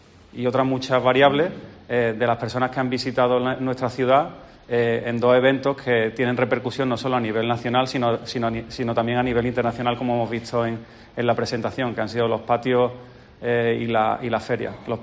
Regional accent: Córdoba, Andalusia, Spain; para mí como cordobés fue un lujo estar aquí hoy en mi tierra. Venir andando desde casa al Ayuntamiento

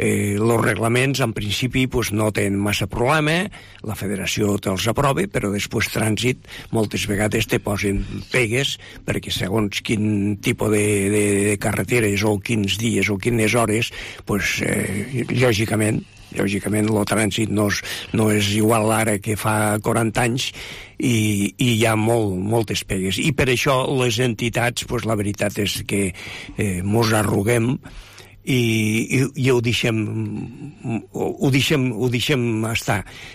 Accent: Lleida, Catalonia, Spain; Pues vaig néixer aquí a Lleida, soc lleidatà de soc arrel, jo, a pesar de que els pares, el meu pare és de León … a més, som oriundos de León, tota la família

